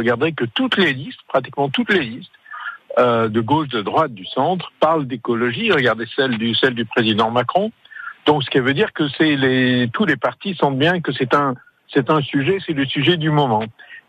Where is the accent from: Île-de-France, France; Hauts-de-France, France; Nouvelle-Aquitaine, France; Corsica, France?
Corsica, France; Bastia; born there; Je suis né avec l'Europe à Bastia, avec mon papa professeur d'allemand